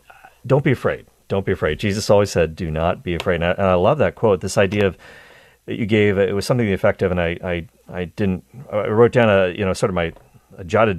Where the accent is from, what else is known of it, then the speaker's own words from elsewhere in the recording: Cole Harbour, Nova Scotia, Canada; My hometown is Cole Harbour, Nova Scotia. I was born in Halifax